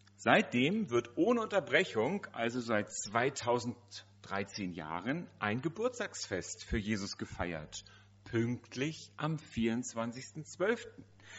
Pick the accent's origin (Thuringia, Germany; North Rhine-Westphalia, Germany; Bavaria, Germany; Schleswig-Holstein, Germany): North Rhine-Westphalia, Germany; Oberhausen; Das entspricht so in etwa der Größe von Oberhausen, wo ich herkomme